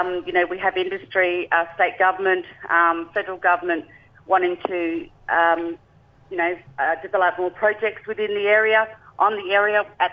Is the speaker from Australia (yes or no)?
yes; Western Australia, Australia; I'm from the Pilbara in Western Australia and … traditional custodian.